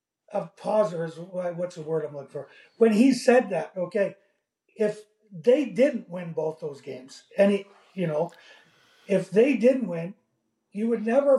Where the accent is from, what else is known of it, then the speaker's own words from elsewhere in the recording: Montreal, Quebec, Canada; So I'm from Montreal.